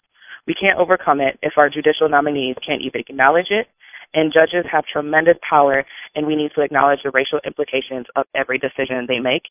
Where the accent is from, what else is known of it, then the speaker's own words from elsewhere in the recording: Milwaukee, Wisconsin, United States; As someone that's born and raised in Milwaukee and have lived here my whole life